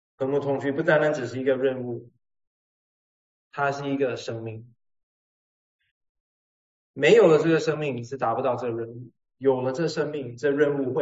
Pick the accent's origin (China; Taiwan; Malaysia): Malaysia; Penang; 我们槟城人的一个文化就是超级会计较，超级。